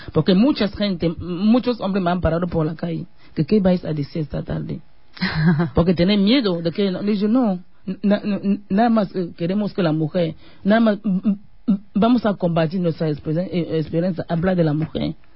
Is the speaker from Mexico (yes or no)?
no; Cameroon; Somos de Camerún, pero no tenemos la puerta cerrada a otras mujeres.